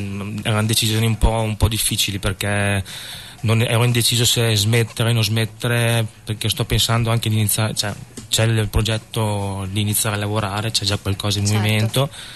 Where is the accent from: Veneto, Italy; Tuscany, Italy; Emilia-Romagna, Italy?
Emilia-Romagna, Italy; Parma; born there; io sono nato a Parma, ma dentro di me corre sangue al 100% terrone. Terronissimo.